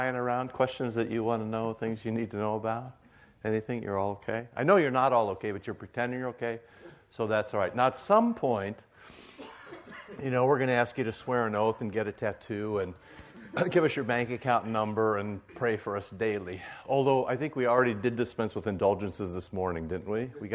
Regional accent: Iowa, United States; You remember Iowa Basic Skills? I grew up in Iowa.

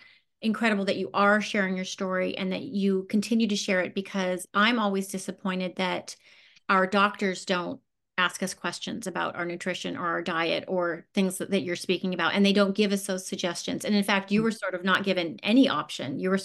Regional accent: Vancouver, British Columbia, Canada; I'm from Vancouver as well

